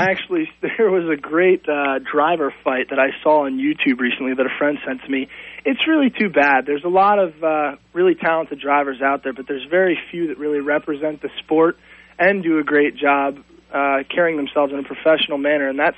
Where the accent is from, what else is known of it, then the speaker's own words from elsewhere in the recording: Philadelphia, Pennsylvania, United States; now in California, United States; Actually, I'm originally from Philadelphia, but now I.